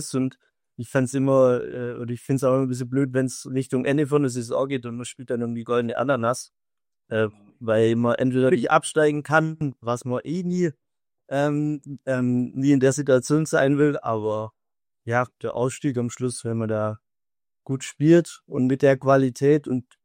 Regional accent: Neufra, Baden-Württemberg, Germany; von meiner Heimatort, von Neufra, das ist ein Stadtteil von Rottweil und da habe ich angefangen, Handball zu spielen

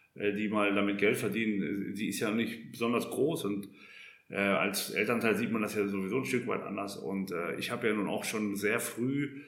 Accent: Salzgitter, Lower Saxony, Germany; Dann bin ich zurück in meine Heimat gegangen, das Salzgitter. Und also da bin ich ja groß geworden.

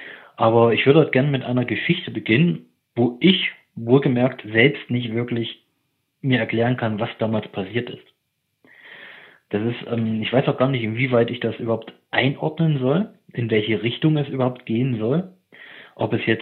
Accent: East Germany, Germany; Also ich komme ursprünglich aus dem Osten.

